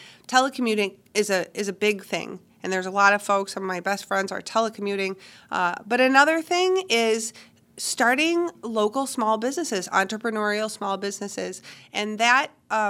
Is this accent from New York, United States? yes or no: no; Viroqua, Wisconsin, United States; I'm from Viroqua. And so in Viroqua, there are quite a few.